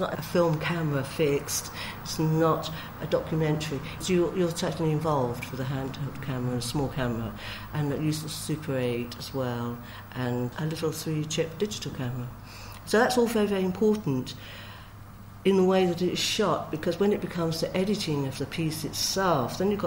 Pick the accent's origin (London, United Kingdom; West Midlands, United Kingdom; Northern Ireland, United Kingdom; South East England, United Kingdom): London, United Kingdom; I'm a Londoner, and I knew that from a child.